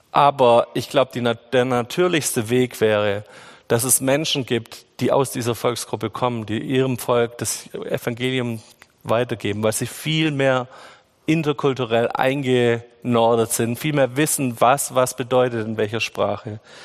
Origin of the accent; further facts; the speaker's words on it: Baden-Württemberg, Germany; der ist doch viel zu emotional als für mich als Schwabe